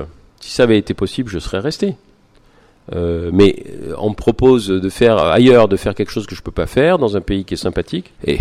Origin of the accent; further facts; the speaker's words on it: France; moved away; Non, j'ai pas quitté la France par rejet de la France, j'ai quitté la France parce que je voulais enseigner.